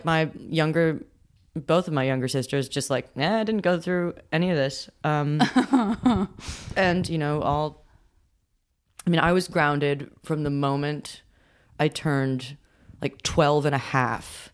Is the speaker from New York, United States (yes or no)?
yes; New York, United States; I mean, growing up in New York, they, like, people yell stuff at you.